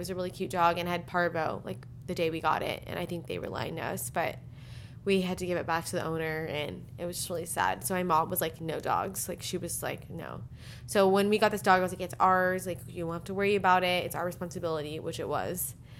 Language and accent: English; El Paso, Texas, United States; now in New York, United States; So we grew up in El Paso and our parents still live there.